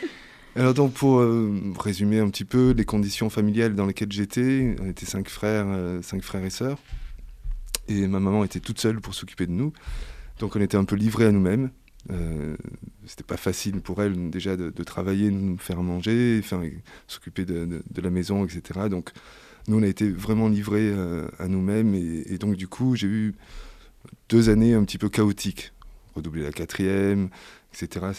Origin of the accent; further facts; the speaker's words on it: Marseille, Provence-Alpes-Côte d'Azur, France; born there; je suis né à Marseille, en plein centre. Et ensuite, à 6 mois, je me suis retrouvé avec mes grands-parents, parce que ma mère a dû déménager à Sète.